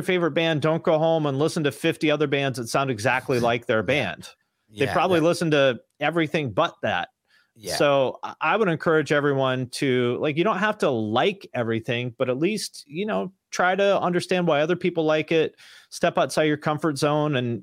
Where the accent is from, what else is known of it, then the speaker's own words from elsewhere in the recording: Washington, United States; I grew up like way outside Seattle, like 20 miles outside Seattle, which now is like a place people commute from, but there was nothing there when I grew up there.